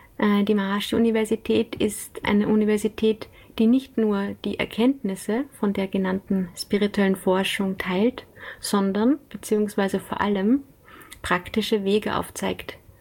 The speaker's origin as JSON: {"language": "German", "region": "Lower Austria", "country": "Austria", "said": "ich komme aus Niederösterreich"}